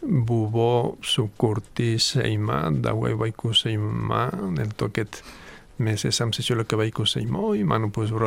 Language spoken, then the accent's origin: Lithuanian; Barcelona, Catalonia, Spain; Barcelonoje.